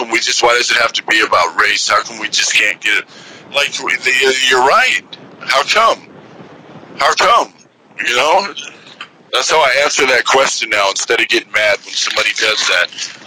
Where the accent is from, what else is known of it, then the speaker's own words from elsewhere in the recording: California, United States; I was born out here, but I was raised up there in the North Bay, up there in Sonoma County.